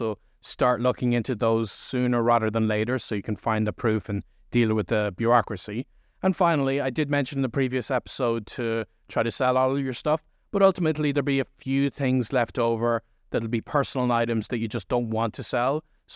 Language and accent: English; Ireland; this applies equally to other countries because obviously I'm Irish.